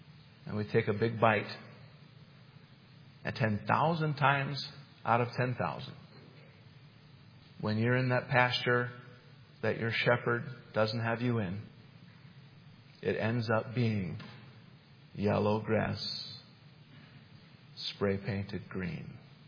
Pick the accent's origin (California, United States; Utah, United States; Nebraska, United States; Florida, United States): Utah, United States; Now, I grew up in Utah, and it's a semi-arid place.